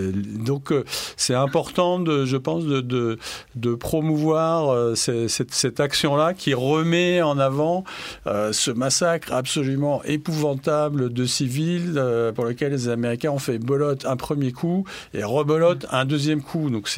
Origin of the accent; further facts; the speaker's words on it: Paris, Île-de-France, France; Moi, je suis parisien.